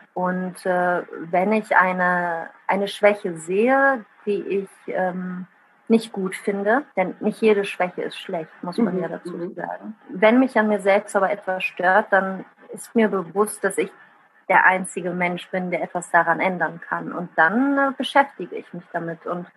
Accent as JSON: {"language": "German", "town": "Bad Honnef", "region": "North Rhine-Westphalia", "country": "Germany", "tie": "born or raised there", "first_language": "Italian", "second_language": "German", "said": "Ich bin in Bad Honnef am Rhein geboren, also hier auf der anderen Rheinseite einmal gegenüber."}